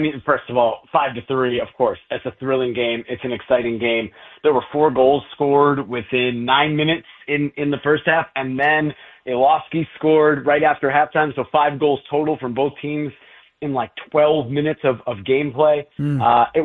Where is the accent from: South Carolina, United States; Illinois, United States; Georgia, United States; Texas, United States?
Illinois, United States; Chicago; now in Butte, United States; Again, Butte, Montana, I knew nothing about it. I'm from Chicago.